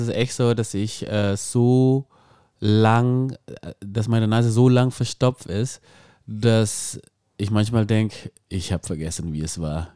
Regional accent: Indonesia; Ich bin in Indonesien geboren, aufgewachsen, viele Sonne.

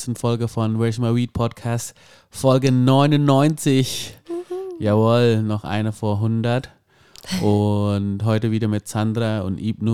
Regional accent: Indonesia; Ich bin in Indonesien geboren, aufgewachsen, viele Sonne.

